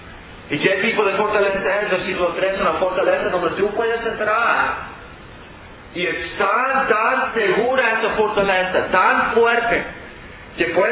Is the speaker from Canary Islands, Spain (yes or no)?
no; Andalusia, Spain; born there; Donde yo nací en España, estuvimos cerca de una roca bien famosa.